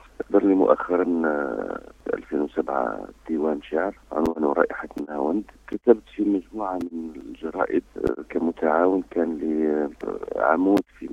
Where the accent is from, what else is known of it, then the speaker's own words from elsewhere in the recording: Biskra, Biskra Province, Algeria; born there; من مواليد 3 جانفي من سنة 64 بمدينة بسكرة.